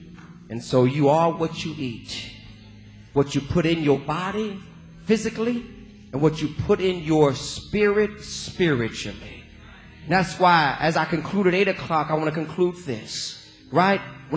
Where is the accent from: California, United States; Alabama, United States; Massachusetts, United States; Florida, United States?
California, United States; Los Angeles; I grew up in South Central. I knew … before he was on Larry King.